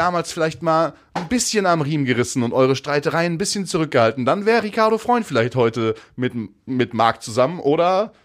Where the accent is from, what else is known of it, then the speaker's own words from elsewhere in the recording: Hattingen, North Rhine-Westphalia, Germany; born there; aus demselben Stadtteil von Hattingen, da wo ich geboren bin, Niederweningern.